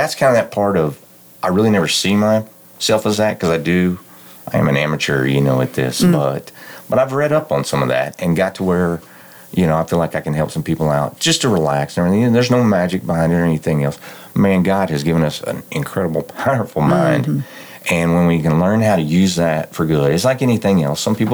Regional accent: Seminole, Texas, United States; I grew up in Seminole, just down the road, and I moved to Seminole in the second grade. Went to Westside Church of Christ down there in Seminole

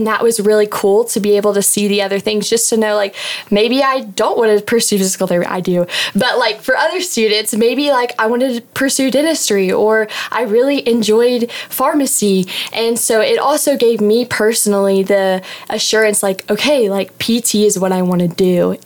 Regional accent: Graham, Texas, United States; I'm from Graham, Texas, and this upcoming fall, I will be a sophomore here at LCU, and I'm currently majoring in physical therapy.

